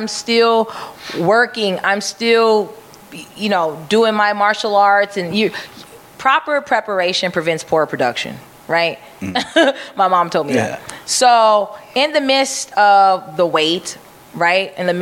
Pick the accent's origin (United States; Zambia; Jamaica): Jamaica; I'm Jamaican.